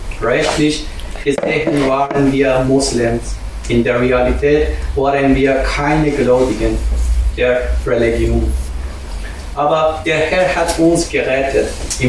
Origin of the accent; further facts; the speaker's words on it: Iran; German is a second language; moved away as an adult; now in Austria; Wir kommen aus dem Iran. Seit 4 Jahren sind wir in Österreich.